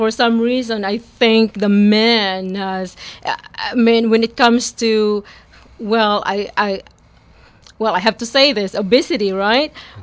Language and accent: English; Philippines; Like, for example, like myself, I'm from the Philippines